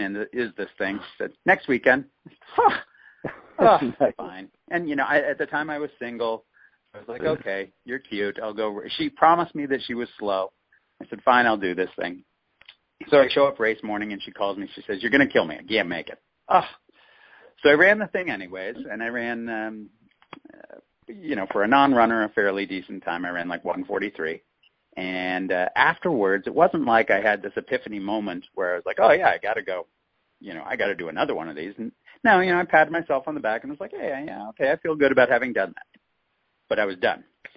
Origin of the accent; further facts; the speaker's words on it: California, United States; I grew up here in California. I went back east to the University of Rochester for college